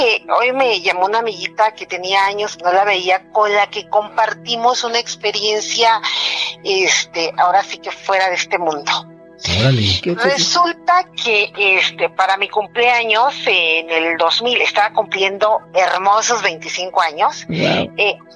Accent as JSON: {"language": "Spanish", "town": "Cancún", "region": "Quintana Roo", "country": "Mexico", "tie": "born or raised there", "also_born_or_lived": "Chiapas", "said": "yo soy de Chiapas, crecí en Cancún, y aunque no sé hablar maya, sí entiendo lo que la gente local dice habla maya"}